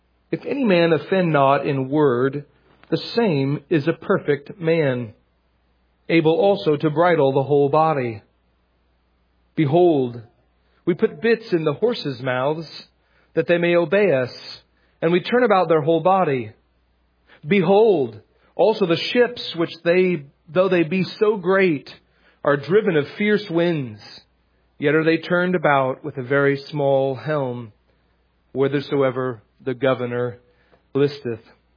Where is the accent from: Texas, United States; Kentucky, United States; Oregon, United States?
Oregon, United States; Astoria; I grew up in Astoria, Oregon. And until I was 11 years old, my bedroom overlooked the Columbia River.